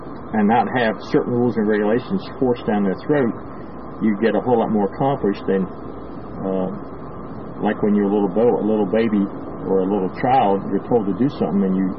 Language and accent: English; Baltimore, Maryland, United States; I was born and raised in Baltimore, and I remember distinctly the black people told to sit at the rear of the bus